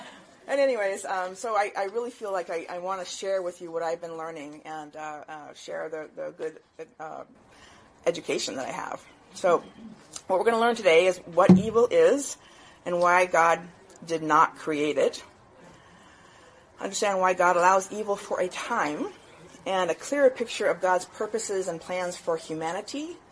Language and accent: English; Madison, Wisconsin, United States; I'm from the Madison area.